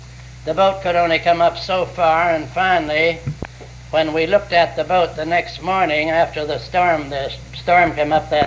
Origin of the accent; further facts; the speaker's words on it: Snohomish, Washington, United States; born there; I was born in Snohomish, Washington, which was brought out at the monument yesterday, in which I was trying to conceal.